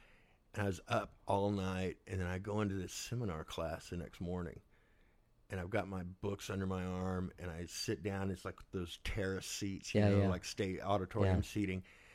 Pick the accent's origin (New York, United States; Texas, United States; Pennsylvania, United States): Texas, United States; Camado; I mean, it's the end of the earth. You know, I mean, you drive 157 miles southwest out of San Antonio until you run out of United States.